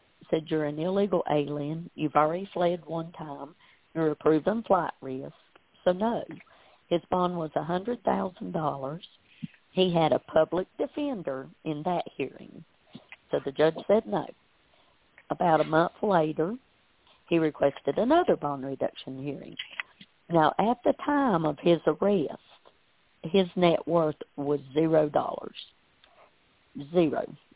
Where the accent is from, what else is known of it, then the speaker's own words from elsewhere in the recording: North Carolina, United States; We are from Western North Carolina.